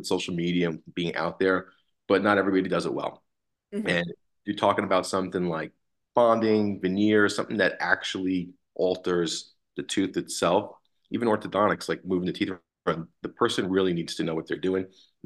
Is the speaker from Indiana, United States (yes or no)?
no; New York, United States; moved away as an adult; now in Las Vegas, United States; I love the fact that I'm from New York originally, but I wouldn't live anywhere else right now. I love being in Las Vegas.